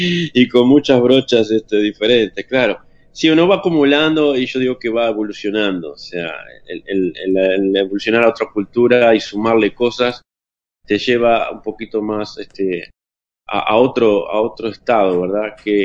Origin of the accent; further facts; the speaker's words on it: Montevideo, Uruguay; Estaba en Montevideo.